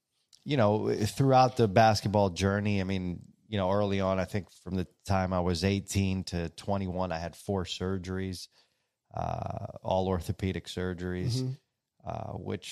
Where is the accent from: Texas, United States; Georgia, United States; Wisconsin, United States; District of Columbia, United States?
District of Columbia, United States; Washington; You know, I was born here in the D.C. area by parents, both Greek immigrants.